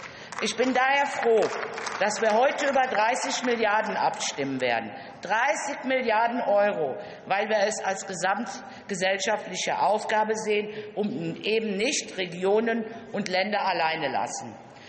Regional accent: North Rhine-Westphalia, Germany; Auch in meiner Heimat, der Städteregion Aachen, wütete das Hochwasser.

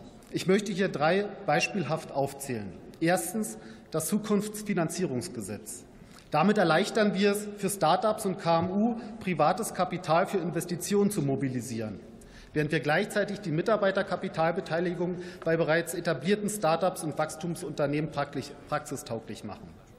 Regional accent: Brandenburg, Germany; dass allein in meiner Heimat Brandenburg Förderkredite in Höhe von 140 Millionen Euro

